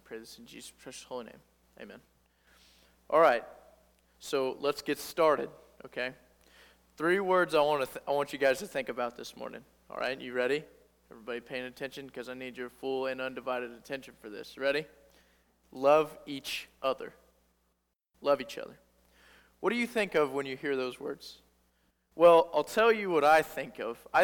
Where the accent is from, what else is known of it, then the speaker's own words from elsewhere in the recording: Cabool, Missouri, United States; And I was born and raised in Kabul, Missouri, just on down the road a little ways, and I've been there my whole life.